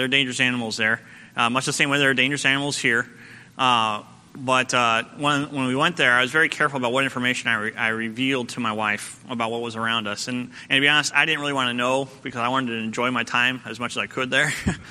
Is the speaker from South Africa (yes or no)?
no; United States; here I am a former Marine and United States citizen, and I'm American.